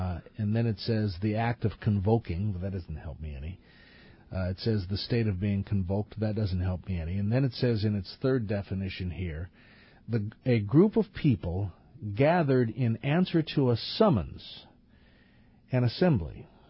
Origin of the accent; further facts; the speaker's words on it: United States; And as an American, I would have a problem with that.